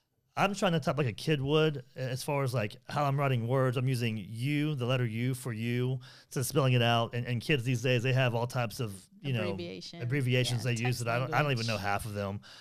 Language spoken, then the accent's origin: English; Idaho, United States; Didn't want to tell them that I was actually from Idaho.